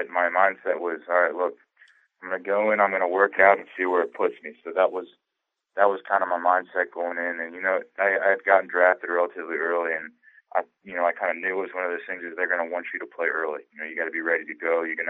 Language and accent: English; Cincinnati, Ohio, United States; You know, obviously I'm from Cincinnati. I think it would have been cool for the Bengals, you know, being back in your hometown, a team you grew up watching.